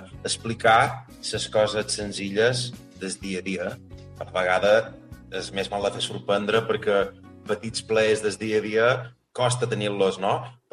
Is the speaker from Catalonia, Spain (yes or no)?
no; Balearic Islands, Spain; nosaltres som de Menorca